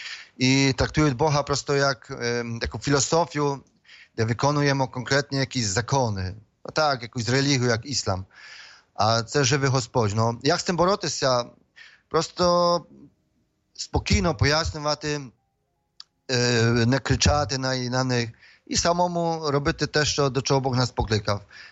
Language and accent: Ukrainian; Poland; я, наприклад, родом з Польщі